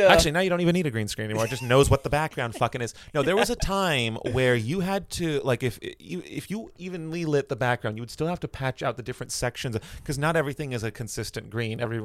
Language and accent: English; Philippines; No, I'm not. I am Filipino, yes.